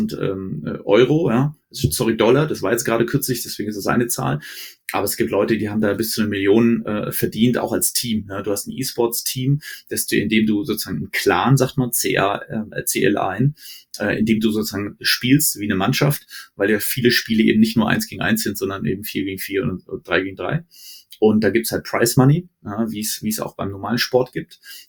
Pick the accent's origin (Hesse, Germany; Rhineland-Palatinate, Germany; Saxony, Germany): Hesse, Germany; Frankfurt; also born or lived in Stuttgart; Also ich bin Frankfurter Jung, also ein Hesse, war danach ein Schwabe in Stuttgart